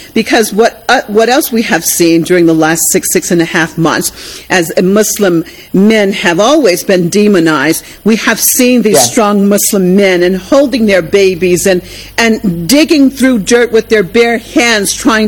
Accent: United States; as an American and growing up

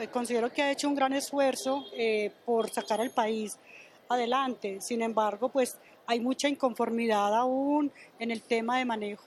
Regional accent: Colombia; como colombiana tengo la expectativa de que si a él le va bien, a todo el pueblo colombiano nos va a ir bien

